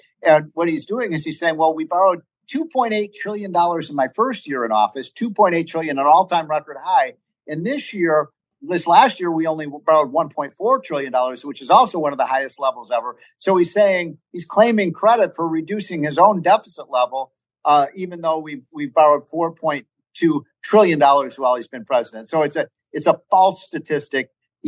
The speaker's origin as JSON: {"language": "English", "town": "Chicago", "region": "Illinois", "country": "United States", "tie": "born or raised there", "said": "I grew up in Wrigley Field, and you know, when I was a kid, we used to love to go downtown to Chicago."}